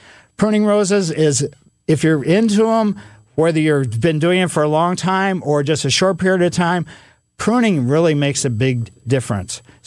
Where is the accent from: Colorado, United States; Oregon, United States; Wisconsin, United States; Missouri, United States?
Missouri, United States; Ellisville; So I grew up with that.